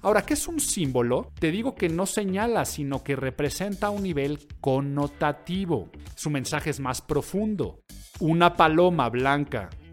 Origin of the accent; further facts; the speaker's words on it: Mexico; los mexicanos tenemos un hablar muy particular.